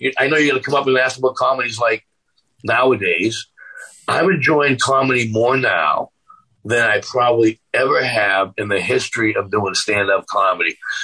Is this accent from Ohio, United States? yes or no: no; Malden, Massachusetts, United States; In my neighborhood where I grew up in Malden, you know, you kind of – bullying was legal back then.